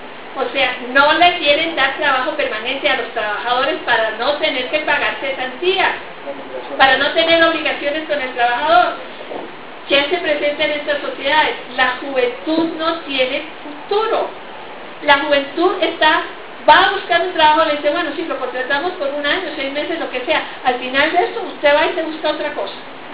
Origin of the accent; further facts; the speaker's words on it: Colombia; now in Canada; yo soy colombiana, pero vivo en el exterior, mi corazón siempre está aquí, créanme.